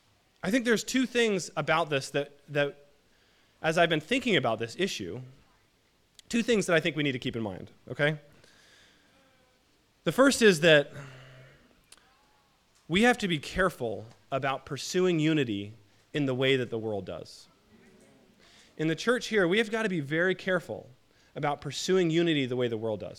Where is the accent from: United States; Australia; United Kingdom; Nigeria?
United States; Seattle, Washington; I grew up in Seattle, in the suburbs in Seattle, and I went to Princeton